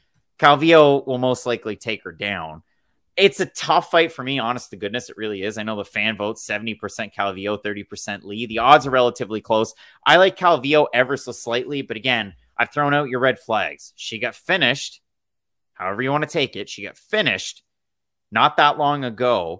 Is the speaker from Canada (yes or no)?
yes; East Coast, Canada; I'm from the East Coast. It's not like I go to Toronto all the time